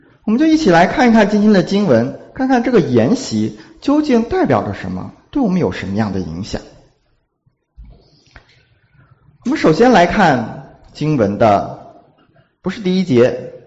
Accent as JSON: {"language": "Chinese", "region": "Beijing", "country": "China", "said": "菜单呢，里面也按照这个北京的习俗，我是北京人，鸡鸭鱼肉都要齐全"}